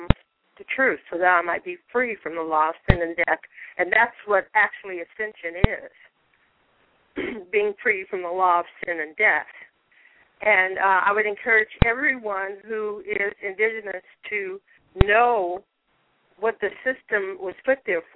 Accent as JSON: {"language": "English", "region": "California", "country": "United States", "lives_now": "Tennessee, United States", "said": "I am from California. I am a dark-complected, olive-complected indigenous queen called"}